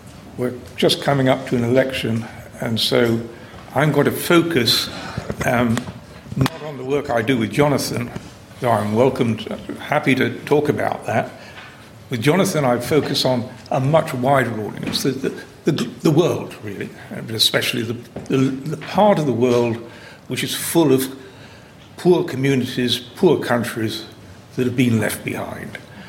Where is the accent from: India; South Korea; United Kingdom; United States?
United Kingdom; Sheffield, Yorkshire and the Humber; I grew up in one. I grew up in Sheffield, which is now the poorest city in England.